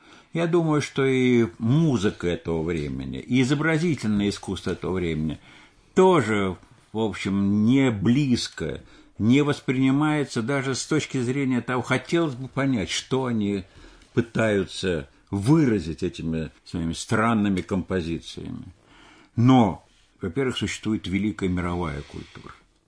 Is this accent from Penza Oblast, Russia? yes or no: no; Moscow, Russia; Я уроженец тоже исторической Москвы.